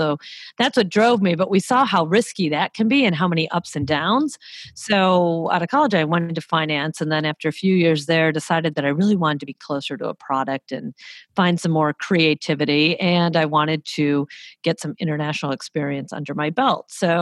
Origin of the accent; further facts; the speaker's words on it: Detroit, Michigan, United States; And, you know, I'm from the Motor City … born and raised there.